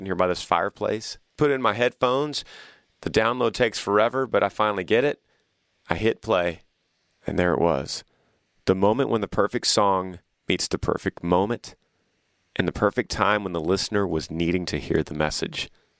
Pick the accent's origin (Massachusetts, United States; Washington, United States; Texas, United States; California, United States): Texas, United States; of Texas. We all watched it on the news, and we saw the strength of people. We saw the strength of my home state.